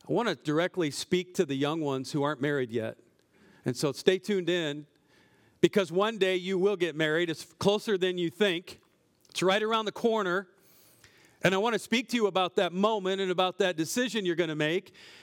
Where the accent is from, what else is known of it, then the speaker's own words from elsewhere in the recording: Iowa, United States; as he said, I'm from Iowa.